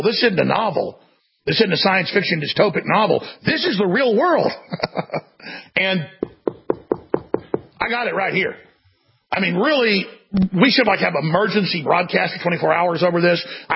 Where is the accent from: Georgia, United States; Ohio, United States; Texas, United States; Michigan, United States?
Texas, United States; Dallas; bigger than my hometown, Dallas.